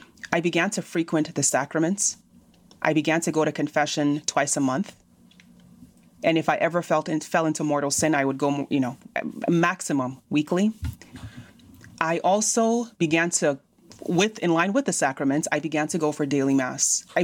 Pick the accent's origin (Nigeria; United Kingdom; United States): Nigeria; I'm Nigerian by origin.